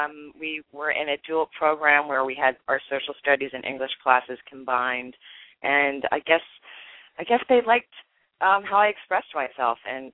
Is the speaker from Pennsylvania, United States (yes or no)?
yes; Erdenheim, Pennsylvania, United States; I grew up in Philadelphia, the suburbs of Philly, Erdenheim, Pennsylvania. We got to give a shout out to the really small hometown there.